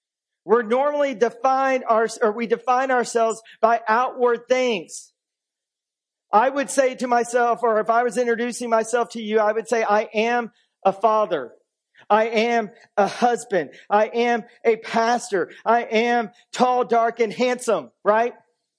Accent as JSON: {"language": "English", "country": "United States", "said": "You see, I'm an American. And as an American, I have a strong sense of individualism."}